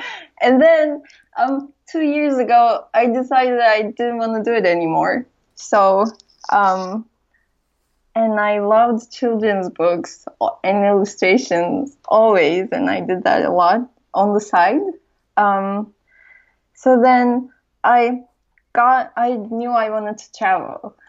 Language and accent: English; Turkey; now in New York, United States; I'm from Turkey and I moved to New York 10 years ago.